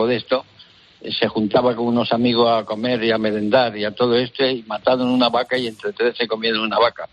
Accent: Abarán, Region of Murcia, Spain; yo soy de Abadán, Murcia.

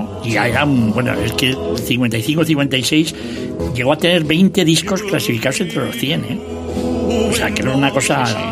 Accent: Vitoria, Basque Country, Spain; vuelvo a Vitoria, le echo mucho de menos yo a mi pueblo. Bueno, mi pueblo, que es una ciudad de 200,000 habitantes, pero bueno, y capital de Euskadi, o sea que fíjate, ahora somos capitalinos, somos vascos españoles capitalinos

